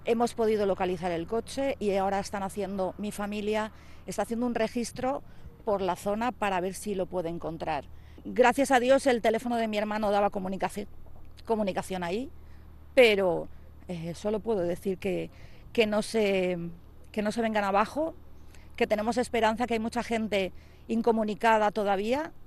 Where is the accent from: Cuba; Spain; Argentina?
Spain; Alaquàs, Valencian Community; soy de Alacuas y tengo un hermano desaparecido desde el martes.